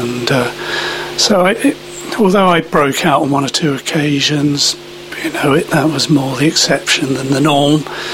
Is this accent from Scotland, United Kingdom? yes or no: no; Sevenoaks, South East England, United Kingdom; I grew up in Sevenoaks, touring school teams in those days.